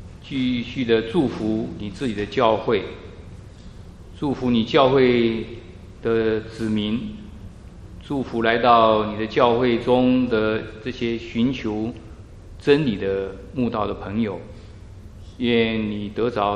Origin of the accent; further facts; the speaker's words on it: China; 我们中国人都很喜欢福这个字。